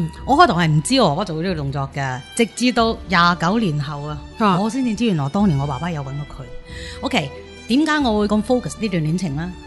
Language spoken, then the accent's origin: Cantonese; New Territories, Hong Kong; 我新界人嚟嘅吓